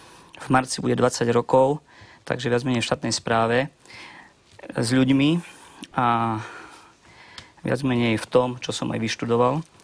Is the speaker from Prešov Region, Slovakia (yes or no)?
yes; Prešov, Prešov Region, Slovakia; Som Prešovčan, to znamená východňar. Som absolventom Vysokej školy poľnohospodárskej v Nitre